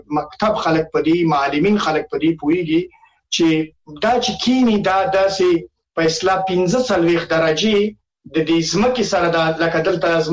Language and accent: Pashto; Nangarhar, Afghanistan; زه د ننګرهار یم